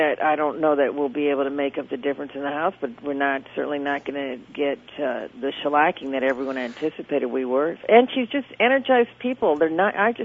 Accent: Chicago, Illinois, United States; And as it turns out, I'm from Chicago, and I understand the whole Obama phenomenon.

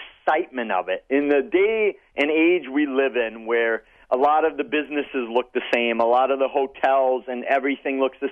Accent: Eau Claire, Wisconsin, United States; Yes, my hometown has been inhabited by this mysterious creature.

